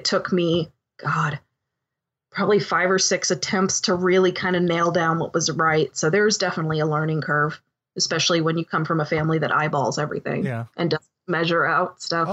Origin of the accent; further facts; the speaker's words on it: Wakefield, Massachusetts, United States; I had bartended in my hometown. Well, not where I was born, but where I grew up in Wakefield, Massachusetts.